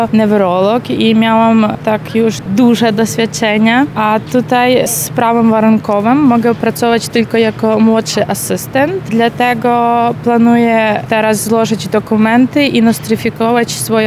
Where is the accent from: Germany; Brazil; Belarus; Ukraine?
Ukraine; now in Poland; Jestem z Ukrainy, jestem lekarzem